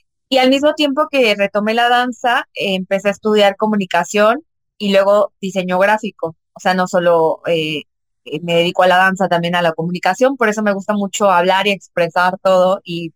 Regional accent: Irapuato, Guanajuato, Mexico; Yo soy de Irapuato.

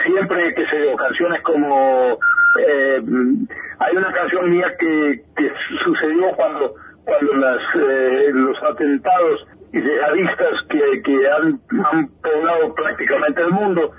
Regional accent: Tucumán, Argentina; esta vez en mi país de origen, en la ciudad de Tucumán

